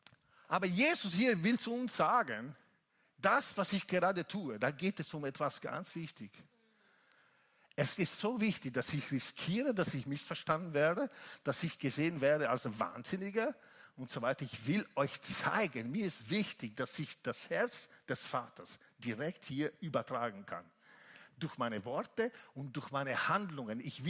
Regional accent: Italy; German is a second language; als Italiener

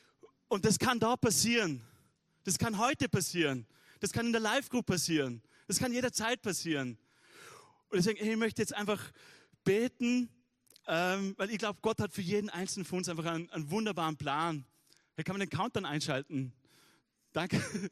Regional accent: Wolfurt, Vorarlberg, Austria; Meine Volksschule in Wolfurt, wo ich aufgewachsen bin, hat man zu meiner Lebzeit, wo ich in die Schule gegangen bin, kurz davor neu gebaut.

